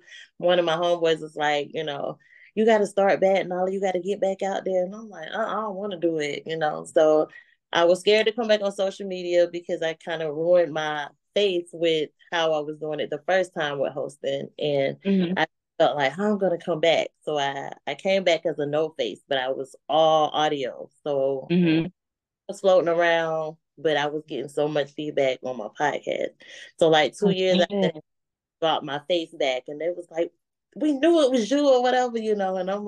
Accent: Georgia, United States; I'm from Georgia. So where okay. I'm from, a small town in the backwoods.

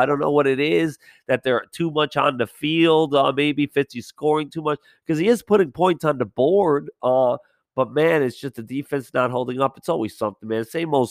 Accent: Miami, Florida, United States; I was growing up in Miami, the Panthers, the Rats in 96, baby.

